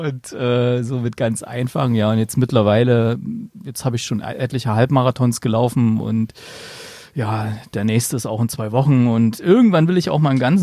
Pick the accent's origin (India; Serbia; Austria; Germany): Germany; East Germany; Ich bin allerdings im Osten groß geworden.